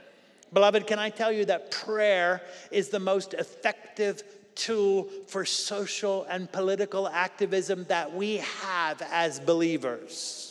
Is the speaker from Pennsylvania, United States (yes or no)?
yes; Pennsylvania, United States; I grew up in Pennsylvania with Mennonites and Amish all around us.